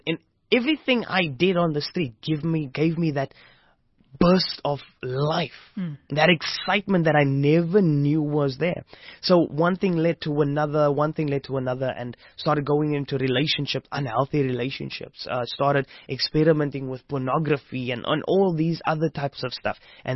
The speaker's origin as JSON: {"language": "English", "town": "Strand", "region": "Western Cape", "country": "South Africa", "tie": "born or raised there", "also_born_or_lived": "Stellenbosch", "said": "Fast forwarding, we were growing up in Strand. We left Strand because my mom and my dad got, because after the whole rumble, they would always reconcile."}